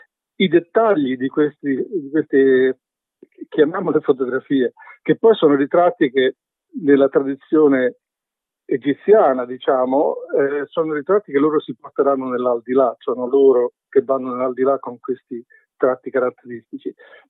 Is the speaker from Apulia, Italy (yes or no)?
no; Rome, Lazio, Italy; da buon romano